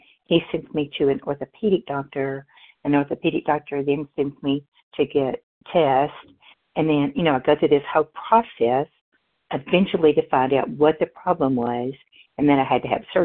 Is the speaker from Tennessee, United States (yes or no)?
yes; Tennessee, United States; and I'm from Tennessee.